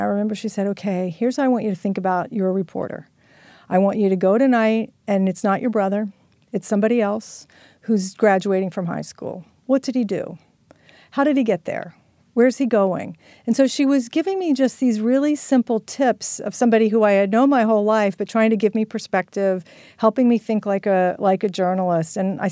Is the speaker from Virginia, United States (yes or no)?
yes; Virginia, United States; accent: Virginia; I think I called it Salisbury or something with my Virginia accent